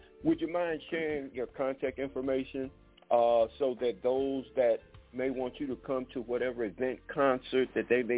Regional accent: Detroit, Michigan, United States; now in Pine Bluff, United States; I grew up in Detroit. I was born in the South. I had to come back to Arkansas, where I relocated back home to Pine Bluff, Arkansas.

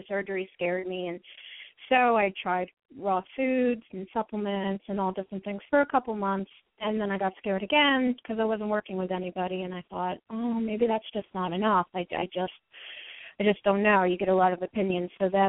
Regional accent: New Jersey, United States; I'm from New Jersey.

